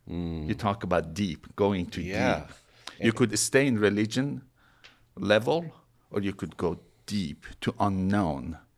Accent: Iran; you know, growing up in Iran. When I was about 12, 13 years old, revolution happened in Iran.

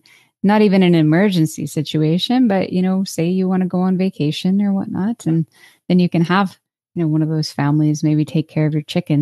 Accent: Calgary, Alberta, Canada; I'm from Calgary, Alberta, and that's where I'm based out of.

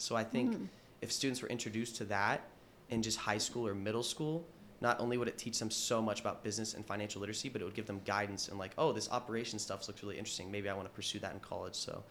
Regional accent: Canton, Ohio, United States; I was inspired because I grew up in Canton, Ohio. So the Pro Football Hall of Fame, it's literally right there. I was born literally like 100 yards away from the Hall of Fame stadium itself.

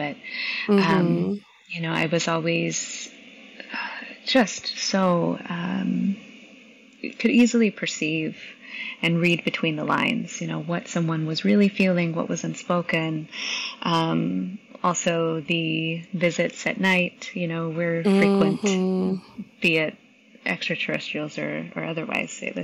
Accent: Missouri, United States; the country, you know, the very northwest corner of Missouri.

